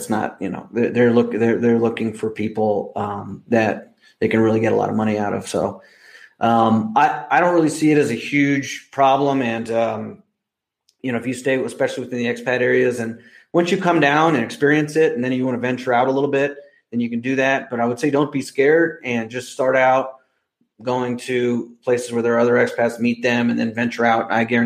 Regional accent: United States; now in Mexico; I grew up in the United States and I know how it is

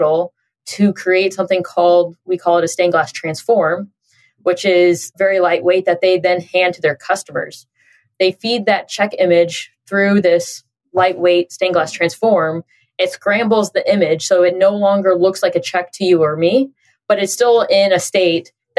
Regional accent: Dallas, Texas, United States; Born and raised in Dallas, by the way. So Dallas is headquarters to Match.com.

